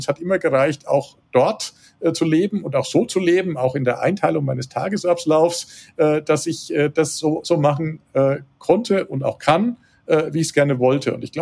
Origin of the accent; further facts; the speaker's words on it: Würzburg, Bavaria, Germany; moved away as an adult; Also ich bin gebürtiger Würzburger, ich bin auch aufgewachsen da in der Gegend und bin später mal aus persönlichen Gründen Richtung München gezogen, hatte dort auch meine Firma